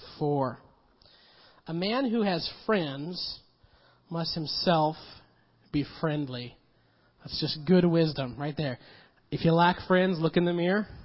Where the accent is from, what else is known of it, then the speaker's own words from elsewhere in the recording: Montana, United States; I grew up in Montana, and the little place where I grew up was on a beautiful lake.